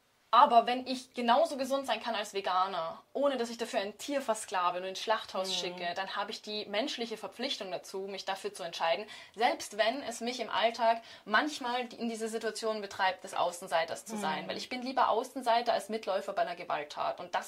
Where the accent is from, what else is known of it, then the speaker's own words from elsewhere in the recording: Vienna, Austria; Ich bin aus Wien.